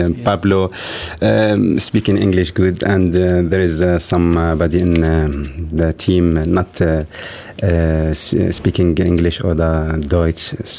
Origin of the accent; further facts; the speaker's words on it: Syria; German is a second language; ich bin aus Syrien.